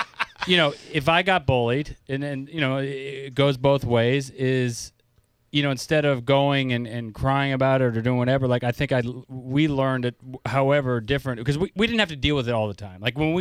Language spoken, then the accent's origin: English; San Francisco, California, United States; I grew up in San Francisco